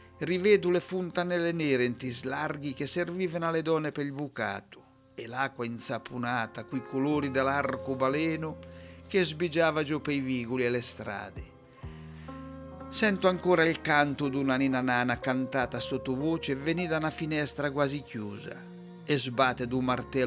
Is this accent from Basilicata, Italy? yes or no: no; Ancona, Marche, Italy; sono d'Ancona